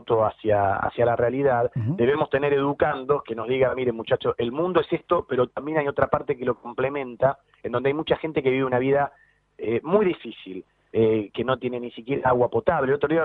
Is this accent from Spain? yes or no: no; Buenos Aires, Argentina; born there; Yo soy exalumno del Colegio Marista de Inmaculada Concepción. Yo nací en Parque de los Patricios, en un barrio de la Capital Federal